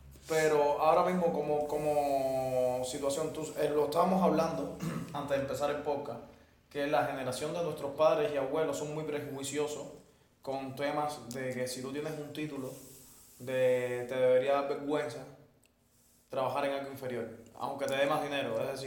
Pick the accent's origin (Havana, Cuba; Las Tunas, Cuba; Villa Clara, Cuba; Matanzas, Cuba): Havana, Cuba; Boyeros; donde yo crecí en Boyero, y sobre todo las amistades mías en Arroyo Naranjo